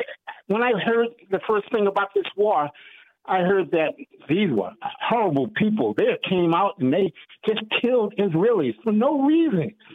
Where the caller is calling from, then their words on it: Upper Marlboro, Maryland, United States; I'm calling from Upper Marlboro.